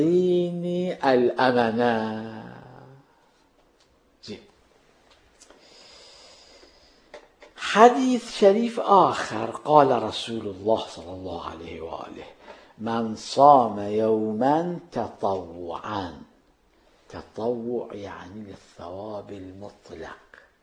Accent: Iraq; أنا من العراق، ومن العراق شنو أسوي بيك؟

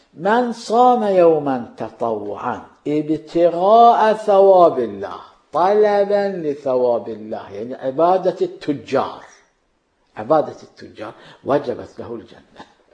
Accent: Iraq; أنا من العراق، ومن العراق شنو أسوي بيك؟

